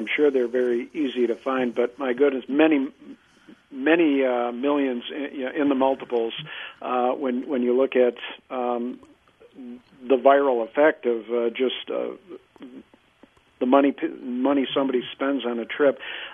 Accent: Green Bay, Wisconsin, United States; I grew up in Green Bay.

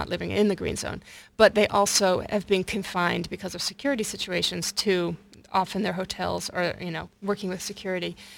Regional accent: United States; I went there as an American with a sense of despair about the war and wanting to express something about that.

